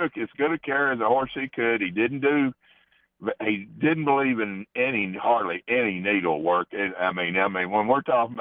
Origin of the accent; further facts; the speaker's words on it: Texas, United States; I grew up in Texas. Dad had a training center there, farm.